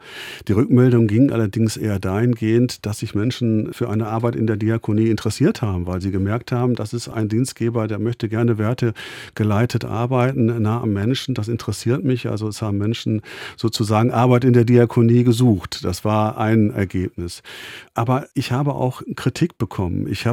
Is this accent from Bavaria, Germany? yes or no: no; Bochum, North Rhine-Westphalia, Germany; also born or lived in Dortmund; Naja, ich bin in Dortmund geboren, aber ich bin in Bochum aufgewachsen. Also ich bin wirklich ein Bochumer Kind.